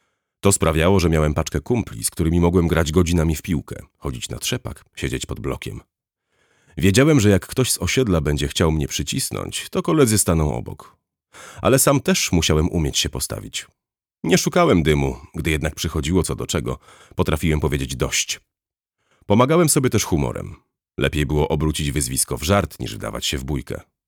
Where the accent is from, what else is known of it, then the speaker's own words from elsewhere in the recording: Łódź, Łódź Voivodeship, Poland; Urodziłem się i wychowałem na Bałutach. Największej i najtwardszej dzielnicy Łodzi.